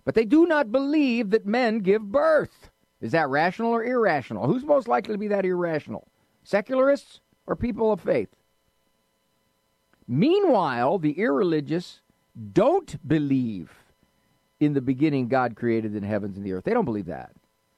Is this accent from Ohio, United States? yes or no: yes; Cleveland, Ohio, United States; In my hometown, the Cleveland Indians had to change their name.